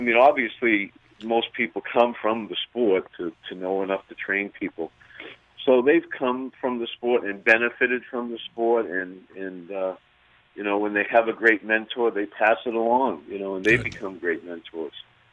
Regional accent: Portland, Maine, United States; I'm from Portland, Maine, and I've run 105 shows myself in Portland.

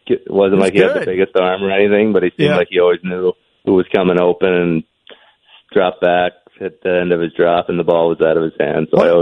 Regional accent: New Jersey, United States; I was more from Central Jersey, so there's a lot from around where I live.

